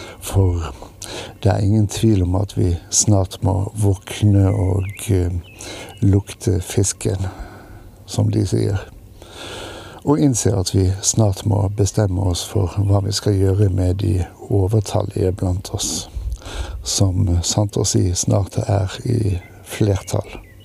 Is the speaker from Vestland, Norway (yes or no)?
yes; Bergen, Vestland, Norway; also born or lived in Oslo; Ikke bare er jeg bygutt med mesteparten av voksenlivet i den forhatte hovedstaden, men jeg er også født og oppvokst i Bergen, som det muligens fremgår av dialekten.